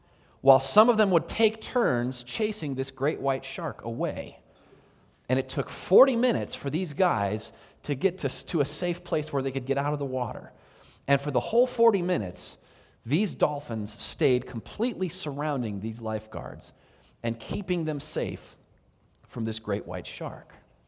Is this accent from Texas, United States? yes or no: no; San Diego, California, United States; I used to, growing up in San Diego, when I'd go surfing, we'd get dolphins that would swim by us all the time.